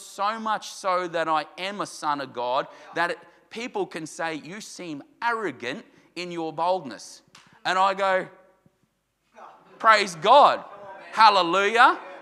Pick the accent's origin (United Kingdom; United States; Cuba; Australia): Australia; And we're not taught that as an Australian culture, but I'm learning it more and more that it's okay to stand in your authority and be who you're called to be.